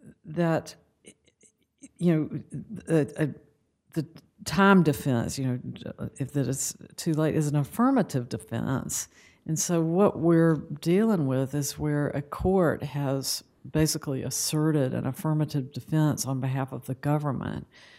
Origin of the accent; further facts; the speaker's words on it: Georgia, United States; I'm from Georgia, where we have 159 counties with their separate systems.